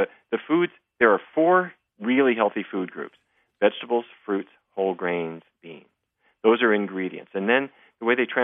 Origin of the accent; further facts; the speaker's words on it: Fargo, North Dakota, United States; I grew up in Fargo, North Dakota. All four of my grandparents developed dementia.